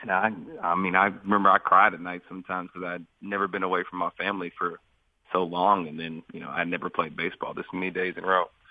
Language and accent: English; Nashville, Tennessee, United States; I grew up around Nashville playing baseball, basketball, and football, you know, all around everywhere, traveled a lot.